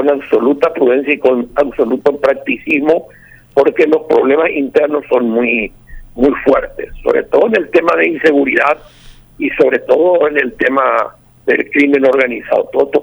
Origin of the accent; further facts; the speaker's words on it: Paraguay; como paraguayo